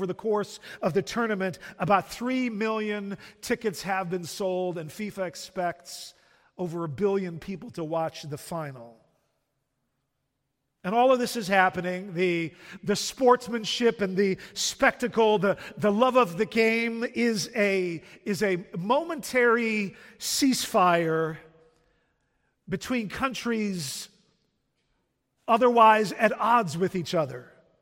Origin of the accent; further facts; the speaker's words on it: Netherlands; English is a second language; Growing up in the Netherlands, I was more or less raised to believe that everything you needed to know about the world, you could learn from soccer.